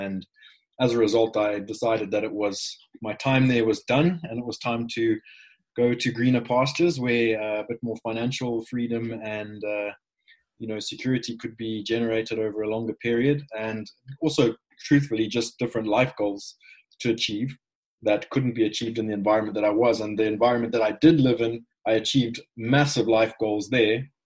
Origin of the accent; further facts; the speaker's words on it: Victoria Falls, Matabeleland North, Zimbabwe; I'm from Victoria Falls in Zimbabwe. Victoria Falls is home of the largest waterfall on the planet. Beautiful, beautiful, beautiful thing. Everyone should see it at some point in their life. And I was lucky enough to live there with it in my backyard.